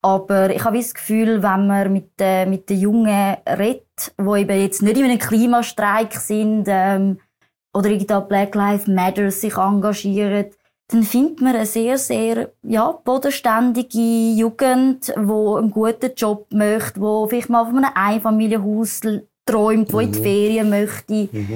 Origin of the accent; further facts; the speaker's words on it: Switzerland; ich bin in der Schweiz aufgewachsen, ich habe das Erfolgsmodell dürfen eins zu eins miterleben